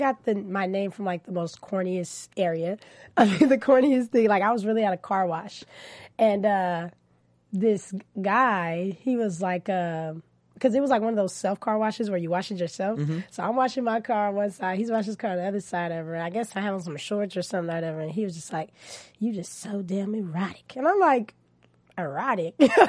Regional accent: California, United States; I'm from Cali.

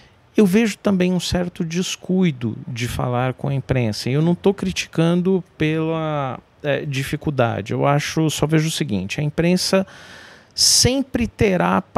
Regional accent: São Paulo, Brazil; now in Brasília, Brazil; hoje eu moro em Brasília, mas sou de São Paulo, estudei em São Paulo, estudei aqui na Avenida Paulista, e me lembro muito quando eu era jovem ali, 17, 18 anos, eu estudava na Avenida Paulista

